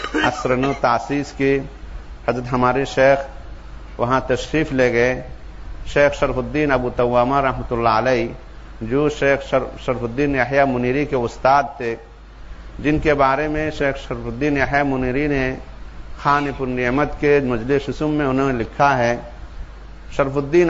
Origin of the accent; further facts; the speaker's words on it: Cox's Bazar, Chittagong Division, Bangladesh; مہسکالی کے عام رہنے والے ہیں, بہت دور جو خلیج بنگال کے سرے میں ہیں, بنگلہ دیش کے بالکل جنوب سائڈ میں, وہاں ہمارا وطن ہے.